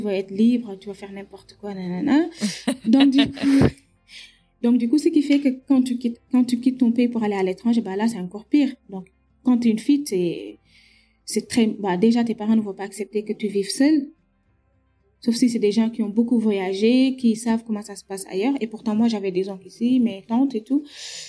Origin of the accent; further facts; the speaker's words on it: Senegal; je parle en tant que sénégalais parce que je connais pas les autres pays d'Afrique